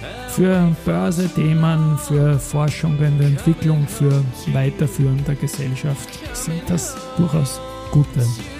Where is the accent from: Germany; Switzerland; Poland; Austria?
Austria; Natürlich, ich bin Österreicher